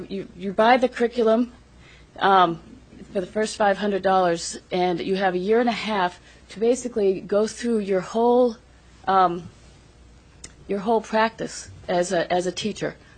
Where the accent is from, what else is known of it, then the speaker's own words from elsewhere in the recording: Seward, Alaska, United States; from Seward, Alaska.